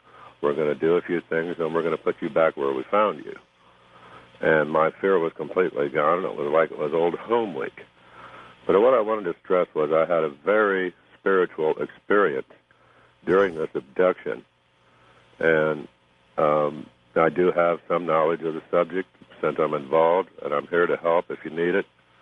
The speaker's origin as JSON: {"language": "English", "region": "Ohio", "country": "United States", "said": "I'm from Ohio."}